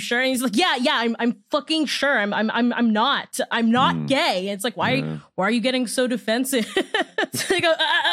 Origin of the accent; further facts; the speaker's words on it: Boston, Massachusetts, United States; Yeah, because it's because I'm from Boston and I can take the pain.